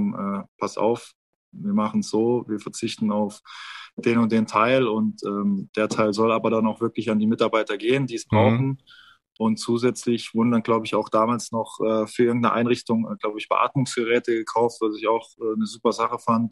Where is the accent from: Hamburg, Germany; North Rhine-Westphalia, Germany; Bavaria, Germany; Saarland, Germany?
Saarland, Germany; Ich komme aus dem Saarland, ich trinke auch gerne mal ein, zwei, drei Bier.